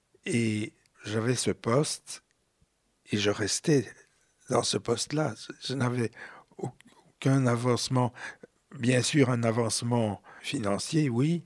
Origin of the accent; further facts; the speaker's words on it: Belgium; moved away; also born or lived in Germany; Je venais de Belgique.